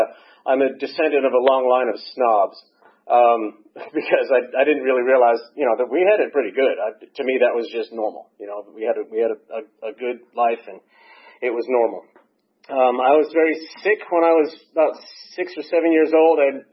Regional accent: New York, United States; also born or lived in Boston; I was born in Boston. I was raised in upstate New York and northern New York.

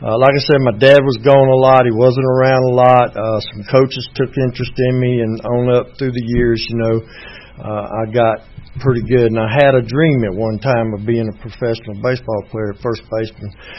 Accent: Greenwood, South Carolina, United States; born there; I was born in 1949. That makes me 63. I'm done. I was born in Greenwood, South Carolina.

